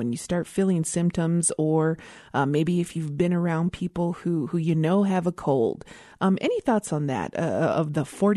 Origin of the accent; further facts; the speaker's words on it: Isleta Pueblo, New Mexico, United States; from Mesleta Pueblo.